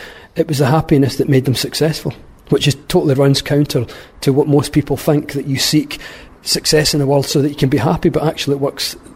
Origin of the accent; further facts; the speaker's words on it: Scotland, United Kingdom; I think a lot of people, especially where I was brought up in Scotland, a lot of people feel small and insignificant.